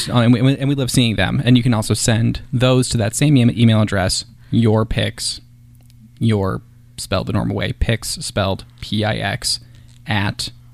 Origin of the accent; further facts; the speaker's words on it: Minnesota, United States; I'm from Minnesota where, you know, you can catch some good stuff, but you have to go pretty far out of Minneapolis to get anything edible.